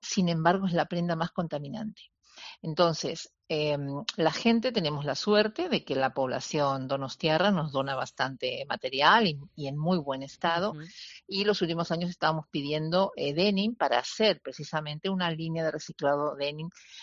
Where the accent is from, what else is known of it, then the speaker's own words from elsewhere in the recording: Argentina; Yo soy una argentina de pura cepa